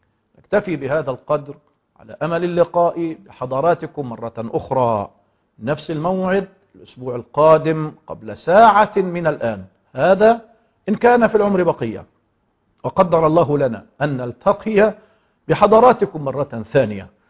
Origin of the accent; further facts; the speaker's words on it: Egypt; وكما يقولون بالعامية عندنا في مصر تعود ريمة لعادتها القديمة